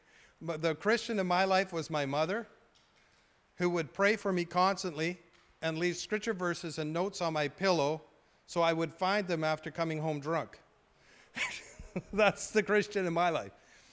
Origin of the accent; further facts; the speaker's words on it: Fort St. John, British Columbia, Canada; I grew up in Fort St. John. I was a redneck.